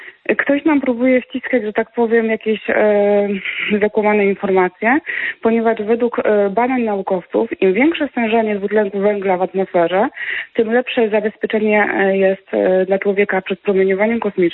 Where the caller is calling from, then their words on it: Wrocław, Lower Silesian Voivodeship, Poland; z Wrocławia.